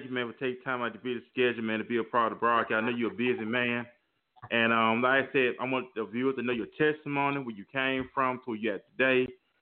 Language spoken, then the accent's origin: English; Mobile, Alabama, United States; broadcast you live once again from my hometown, my city of Mobile, Alabama.